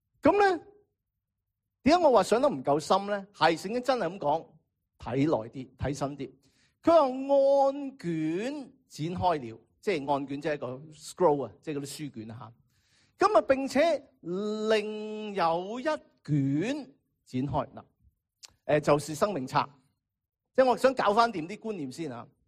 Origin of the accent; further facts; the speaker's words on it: China; 我哋中国人明啦，即系电走啊！